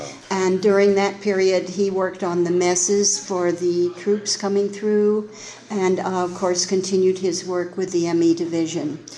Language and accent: English; Panama; And I was born on July 18th of 1932. Mm. And we left from Pedro McGill when I was born. We lived in a hut in Madden Dam, which was a very small community of probably five or six families max.